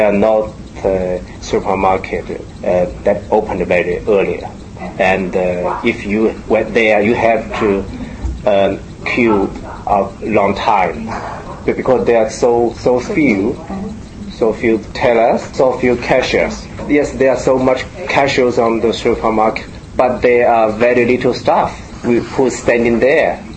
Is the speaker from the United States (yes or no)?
no; Japan; now in Australia; I'm from Japan.